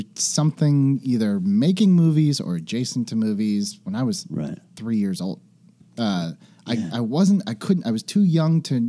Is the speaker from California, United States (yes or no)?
yes; Fresno, California, United States; Fresno, California. Central Valley.